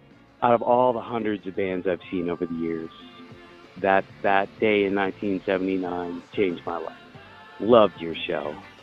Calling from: Pagosa Springs, Colorado, United States; I'm calling from Pagosa Springs, Colorado.

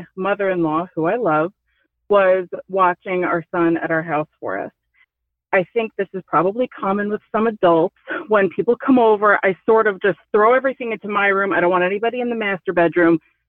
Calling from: New Jersey, United States; I am calling from New Jersey.

